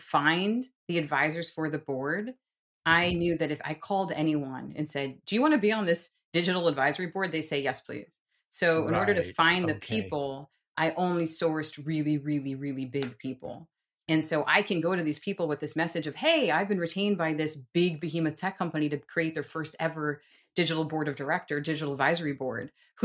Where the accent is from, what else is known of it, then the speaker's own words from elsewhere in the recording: New York, United States; also born or lived in Washington, D.C.; now in Austin, United States; I'm from New York, but then I was in DC. That's where I met Steve, my husband.